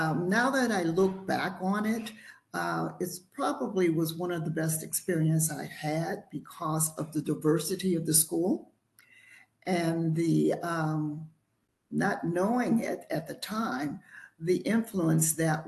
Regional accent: Youngstown, Ohio, United States; also born or lived in Mississippi; I am originally from, well, born in Mississippi, but I grew up in Youngstown, Ohio. So that's where I spent most of my childhood in Youngstown.

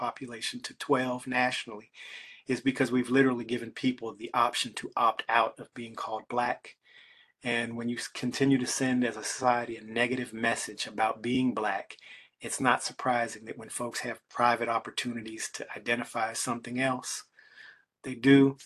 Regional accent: Youngstown, Ohio, United States; But in my neighborhood, where I grew up on the South Side, there were like four or five other biracial kids, you know, and you know, I think, you know, the artifacts, the interesting things about growing up in Youngstown

